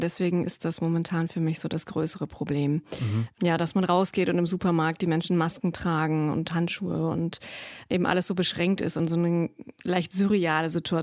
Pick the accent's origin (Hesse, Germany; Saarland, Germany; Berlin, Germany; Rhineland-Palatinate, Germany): Hesse, Germany; now in Hildesheim, Germany; Nee, ich bin im Rhein-Main-Gebiet, in meiner alten Heimat, eben bei dem Freund zu Besuch.